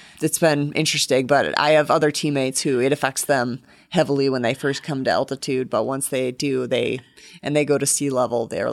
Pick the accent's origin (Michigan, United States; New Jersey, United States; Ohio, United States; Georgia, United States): Michigan, United States; now in Colorado Springs, United States; I came from Michigan and the roads here, you know, the snow melts the same day and stuff